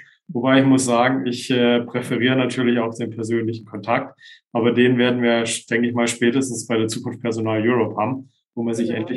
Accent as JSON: {"language": "German", "region": "Baden-Württemberg", "country": "Germany", "said": "ich komme ja ursprünglich aus dem Schwabenland gebürtig."}